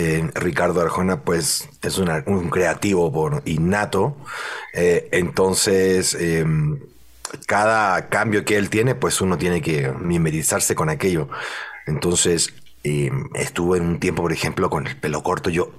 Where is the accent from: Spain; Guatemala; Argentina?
Guatemala; muy contento de hablar con mi tierra natal, que extraño mucho.